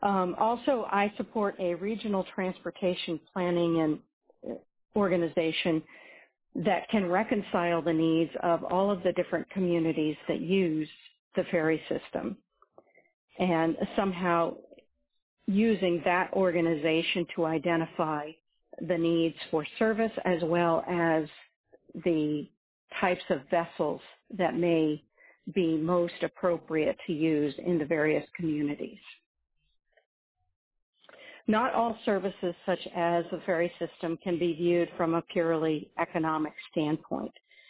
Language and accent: English; Juneau, Alaska, United States; I'm from Juneau, and thank you for taking my call